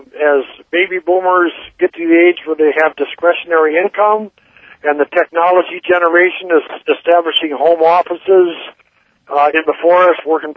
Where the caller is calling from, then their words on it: Ely, Minnesota, United States; 20 miles from Ely, Minnesota, in northeastern Minnesota.